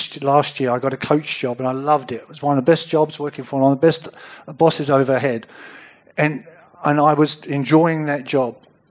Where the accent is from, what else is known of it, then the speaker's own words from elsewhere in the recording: London, United Kingdom; I grew up in bliss because I was so ignorant growing up in London.